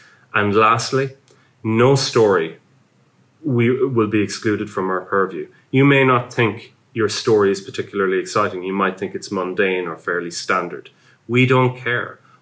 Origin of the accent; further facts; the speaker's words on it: Ireland; You may have noticed I'm Irish.